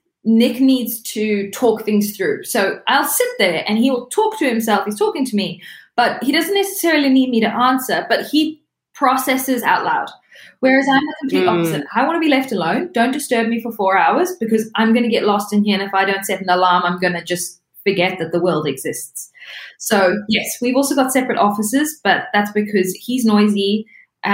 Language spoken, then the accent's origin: English; South Africa; moved away as an adult; now in Australia; My parents left South Africa because we grew up in South Africa when I was just about to finish school. I stayed and decided to do a year at uni.